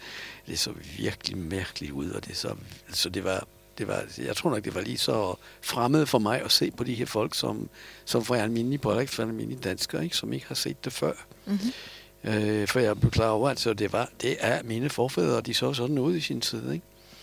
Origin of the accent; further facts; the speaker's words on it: Poland; now in Denmark; jeg har betragtet mig selv dengang som polak, simpelthen, og ikke som jøde. Det var jeg heller ikke.